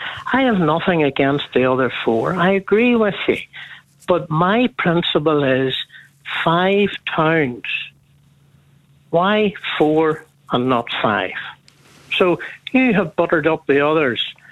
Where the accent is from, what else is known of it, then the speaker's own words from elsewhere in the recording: Crumlin, United Kingdom; I'm born and bred in the Crumlin area. I live 3 miles out of Crumlin, but Crumlin is my base, my home. I belong really to Cleed, where I was born, bred, brought up. So that's within the immediate Crumlin area.